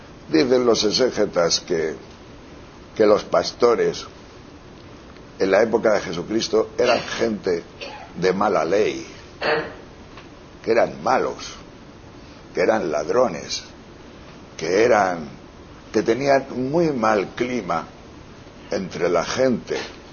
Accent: Tejerina, Castile and León, Spain; pero con las cabras en mi pueblo, en Tejerina. Y yo solo, con 8 años, y había más de 200 cabras

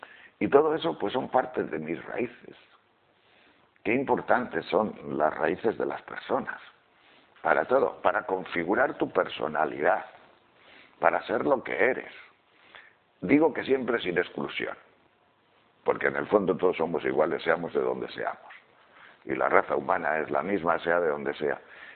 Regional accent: Castile and León, Spain; porque yo soy de la parte del norte de la provincia de León

